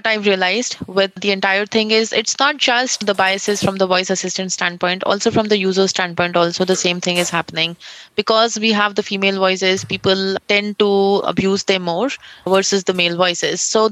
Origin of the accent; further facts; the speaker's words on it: India; accent: Indian; English is a second language; I have a different accent and my Indian accent is mixed. I don't have any British, accent kind of thing. It's very, very Indianized kind of.